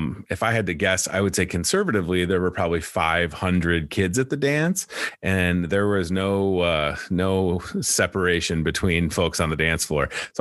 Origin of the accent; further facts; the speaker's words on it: Oak Park, Illinois, United States; So I grew up in the Chicago suburbs, Elmwood Park and then Oak Park, Illinois.